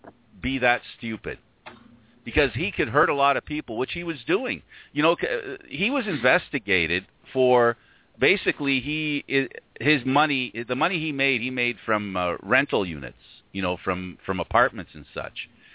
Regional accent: Canada; it's okay not to give it to us because we're Canadian

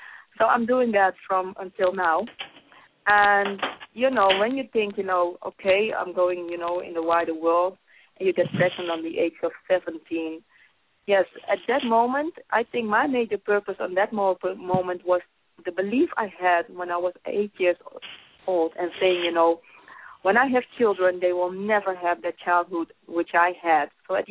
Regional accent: Netherlands; I'm grateful that I grew up in the Netherlands

